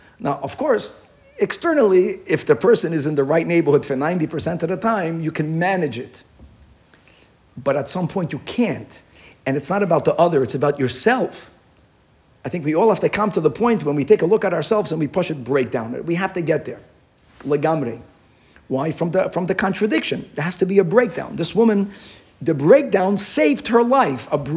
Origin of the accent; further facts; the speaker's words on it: United Kingdom; I know as a British person, he meant that he was respectful towards his wife